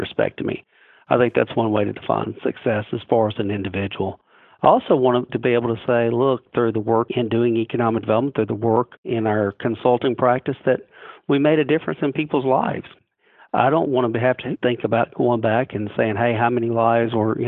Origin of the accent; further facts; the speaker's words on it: Mississippi, United States; I will tell you, as growing up in Mississippi, I never thought about once in my life of working anything in the Pacific Rim.